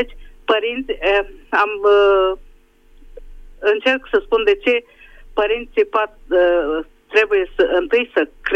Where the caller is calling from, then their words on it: Budapest, Hungary; vă sunt din Budapesta.